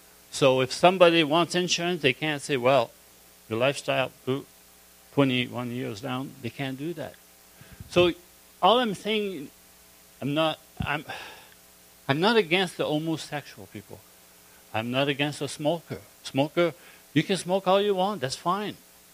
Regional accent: Quebec, Canada; born there; I was born in Quebec

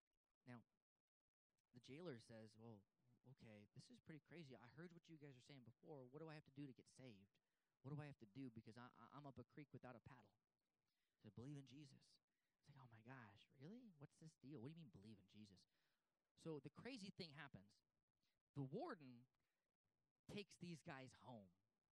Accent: San Bernardino, California, United States; I grew up in San Bernardino off Baseline, and there was a place called Little Africa, okay, and it was a tough spot.

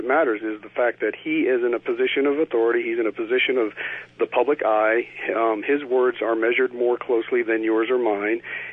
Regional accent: the South, United States; I grew up in the South. I moved all over the country, but I grew up in the South, and I remember segregated bathrooms and water fountains

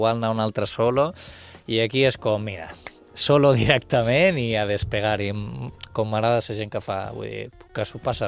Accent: Balearic Islands, Spain; accent: Ibizan; no sé si entenen el meu accent ibisanc

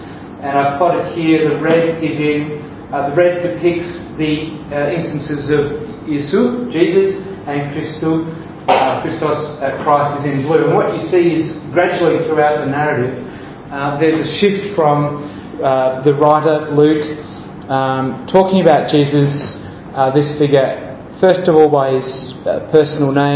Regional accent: Australia; maybe less so in this part of the world, I'm from Australia

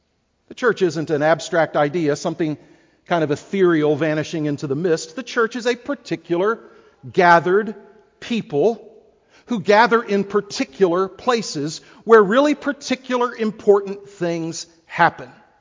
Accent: Houston, Texas, United States; when General Assembly was in Houston, Texas, my hometown, I drove out to the neighborhood one afternoon to the house where I spent the first 8 years of my life.

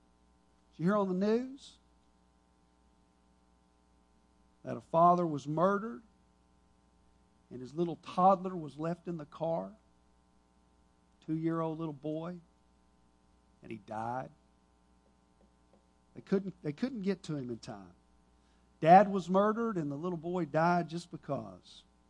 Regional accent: Texas, United States; I'm an American, a Texan, Southeast Texan, living in the Houston area.

